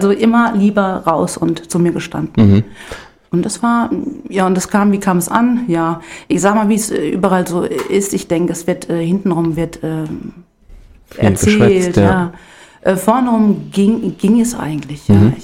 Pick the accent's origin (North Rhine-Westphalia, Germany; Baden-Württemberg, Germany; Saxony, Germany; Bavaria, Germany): Bavaria, Germany; Obereschenbach; accent: Lower Franconian; Also ich komme gebürtig. Bin ich Unterfränkin. Ich komme aus Obereschenbach, das liegt bei Hammelburg, Bad Kissingen. Mhm. Und ja, man hört es manchmal an meinem Dialekt.